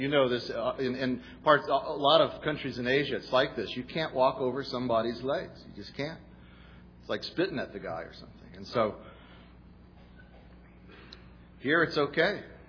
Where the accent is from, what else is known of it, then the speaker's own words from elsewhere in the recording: Japan; also born or lived in Hawaii, United States; I grew up in Japan and Hawaii